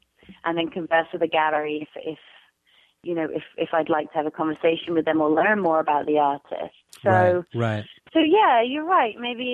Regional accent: United Kingdom; maybe it's because I'm a Brit, and we sort of take our holidays more seriously

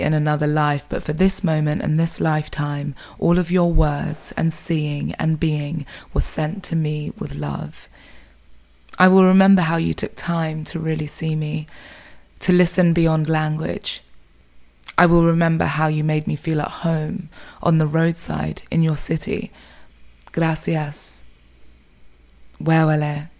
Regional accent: Eastern Region, Uganda; first language Lugisu; English is a second language; I have asked my mum to read the poem in Lugisu, which is my mother tongue.

